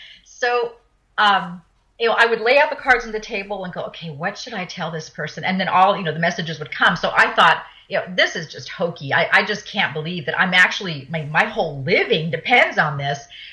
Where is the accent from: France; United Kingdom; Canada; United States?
France; So I grew up in France. I was born in France. So I speak French, and that's kind of a clue to this story.